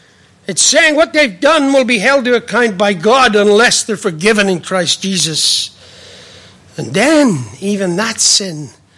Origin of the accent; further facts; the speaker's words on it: Ireland; And therefore I love the Irish because I'm Irish. I do love the Irish because I'm Irish